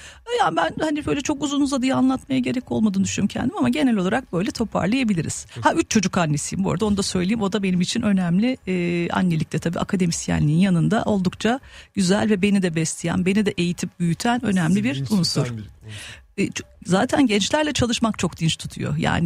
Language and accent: Turkish; Gölcük, Kocaeli, Turkey; kendi memleketim, onu da söyleyeyim, gururla söylüyorum, sonuçta Gölcüklüyüm, doğma büyüme